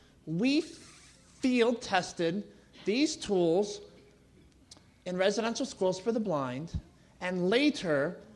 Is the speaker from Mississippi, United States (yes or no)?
no; Illinois, United States; I have for a long time dreamed of returning back to my home state of Illinois.